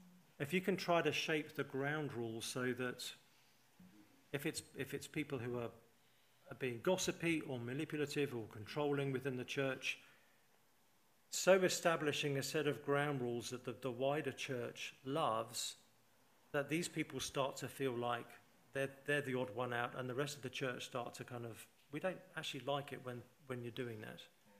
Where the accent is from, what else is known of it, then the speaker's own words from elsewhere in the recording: England, United Kingdom; It's exhausting being English, isn't it?